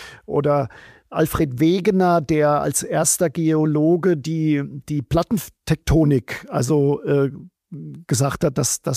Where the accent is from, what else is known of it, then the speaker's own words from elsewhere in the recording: Odenwald, Germany; dass ich bin im Odenwald aufgewachsen